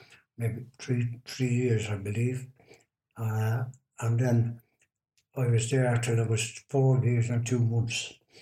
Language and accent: English; Dublin, Leinster, Ireland; born there; I was born there in Dublin. To a 17-year-old, my mother was 17 years of age.